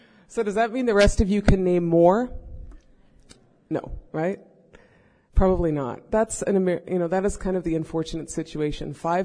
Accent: White Earth, Minnesota, United States; I'm from the White Earth Reservation, which is in northwestern Minnesota. For those of you who know the area at all, I'm between Bemidji and Fargo.

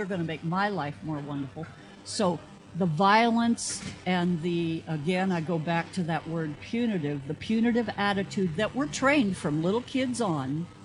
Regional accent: United States; I love this country. I mean, I'm an American.

